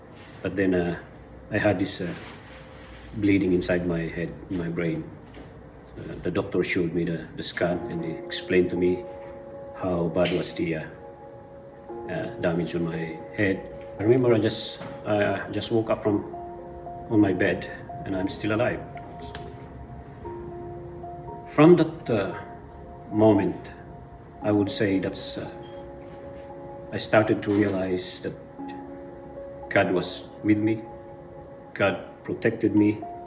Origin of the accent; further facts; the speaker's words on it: Philippines; English is a second language; My story began in 1975 when I was born back home in the Philippines.